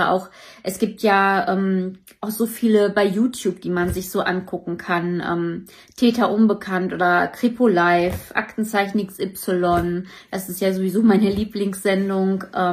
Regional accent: North Rhine-Westphalia, Germany; ich komme aus dem Raum Kreis Herford, Kreis Minden-Lübbecke.

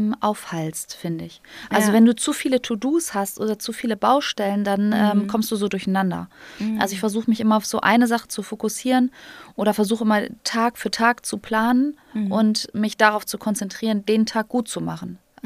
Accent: North Rhine-Westphalia, Germany; also ich komme aus dem Münsterland oder Westfalen, aber es ist sehr nah am Pott

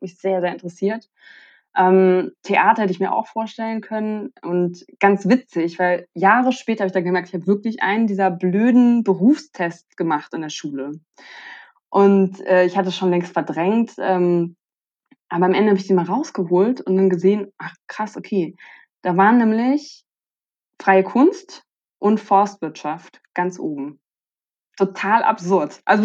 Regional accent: Hamburg, Germany; ich bin voller Stadtkind. Also ich bin in Hamburg aufgewachsen.

